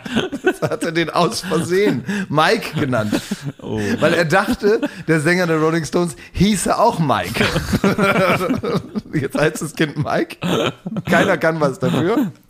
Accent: Oldenburg, Lower Saxony, Germany; Ich als Oldenburger.

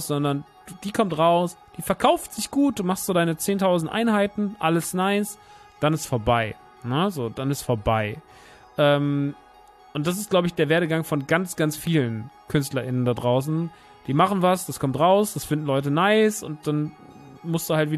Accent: Rodgau, Hesse, Germany; Rottgau ist ja meine alte Heimat.

